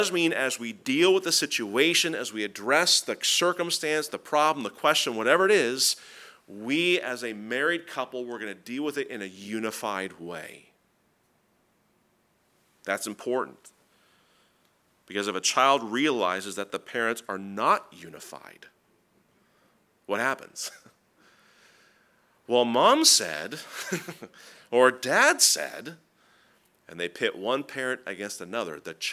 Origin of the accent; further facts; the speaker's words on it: Seattle, Washington, United States; now in New England, United States; If you know me for a while, you know I'm not from here. I'm from Seattle. I'm a Seattle Seahawks fan.